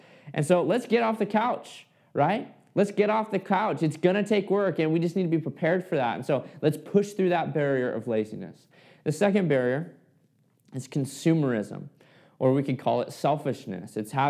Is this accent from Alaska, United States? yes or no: yes; Fairbanks, Alaska, United States; I grew up in Fairbanks, Alaska